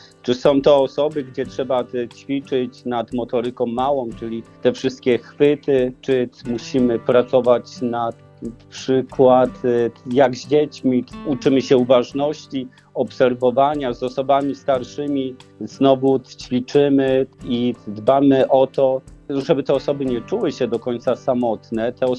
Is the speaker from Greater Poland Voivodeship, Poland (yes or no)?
yes; Tłoki Niewielkie, Greater Poland Voivodeship, Poland; Wychowałem się w Tłoki Niewielkiej koło Kalisza